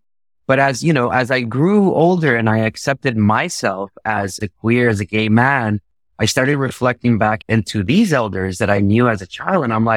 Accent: Michoacán, Mexico; Equitzoramo is the name of my town that I grew up in Mexico, in the state of Michoacán.

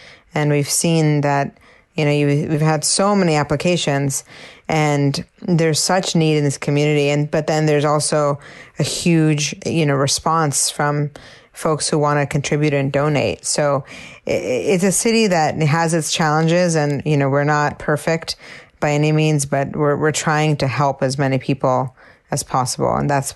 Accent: Cambridge, Massachusetts, United States; And as far as what, you know, Cambridge is, you know, it's been my hometown and I've seen it change in so many different ways.

